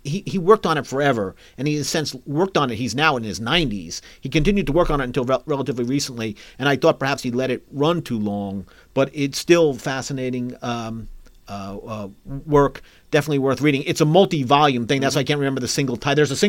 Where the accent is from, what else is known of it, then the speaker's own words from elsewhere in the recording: New Jersey, United States; I am from the New York area. I'm from northern New Jersey.